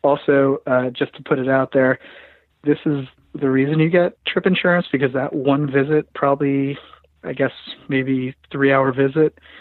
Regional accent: Philippines; I'm Filipino

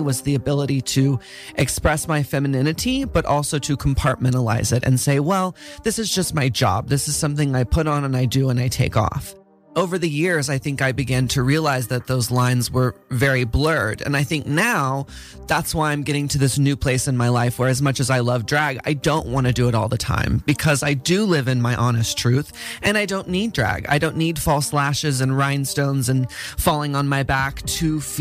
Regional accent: Dallas, Texas, United States; growing up in Dallas, Texas in the 90s, there wasn't education, there wasn't representation.

